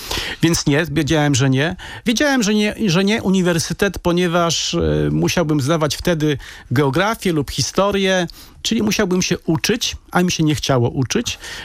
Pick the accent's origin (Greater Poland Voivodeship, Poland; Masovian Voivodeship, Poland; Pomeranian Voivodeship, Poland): Pomeranian Voivodeship, Poland; Sopot; ja się nie wywodzę z jakiegoś bogatego domu. Wychowałem się na tym właśnie sopockim podwórku i myśmy przez te 18 lat, o których pan wspomina, mieszkali z rodzicami w jednopokojowym, małym mieszkaniu, najpierw na ulicy Grunwaldzkiej lub Kilińskiego.